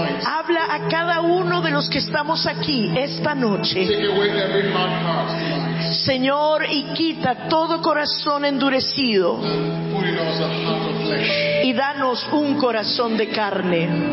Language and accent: Spanish; Australia; Especialmente de donde yo vengo. Yo me imagino que en Colombia no sucede, pero en Australia sucede muchísimo.